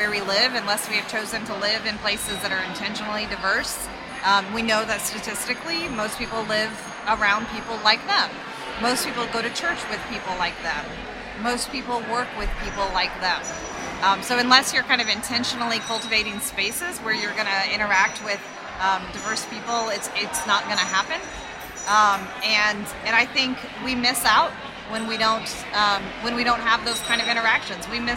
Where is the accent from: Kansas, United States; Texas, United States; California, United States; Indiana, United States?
Indiana, United States; Indianapolis; I am from Indianapolis